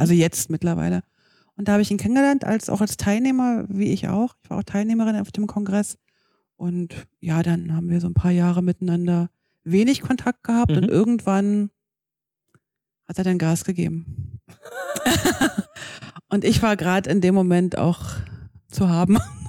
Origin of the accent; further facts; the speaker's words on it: East Germany, Germany; now in Switzerland; Ich bin nämlich in der DDR groß geworden.